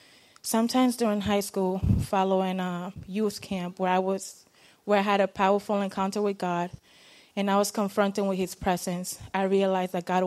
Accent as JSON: {"language": "English", "country": "Honduras", "tie": "born or raised there", "said": "As many of you know, I grew up in Honduras."}